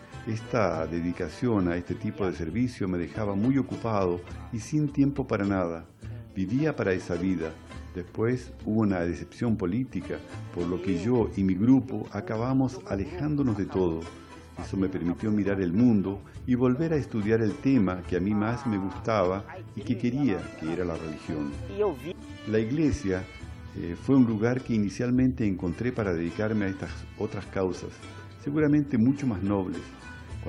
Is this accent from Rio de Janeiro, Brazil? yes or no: no; Ceará, Brazil; now in São Paulo, Brazil; Soy de Ceará, un estado del nordeste de Brasil, y al llegar a San Paulo me vinculé mucho a los movimientos sociales